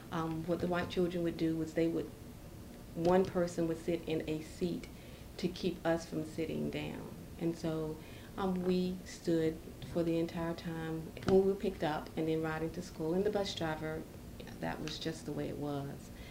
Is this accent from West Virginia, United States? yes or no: no; North Carolina, United States; We grew up in Wake County, as Gwen has probably already told you, and Wake County is our home. I'm born and bred here in Wake County. I'm one of five children, as Gwen has probably told you also. And we grew up in the rural area.